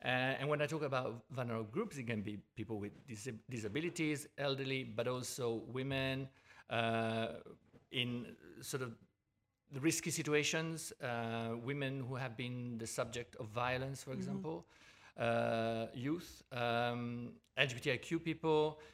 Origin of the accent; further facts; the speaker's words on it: Verona, Veneto, Italy; Although I come from Verona, I'm used to the Dolomites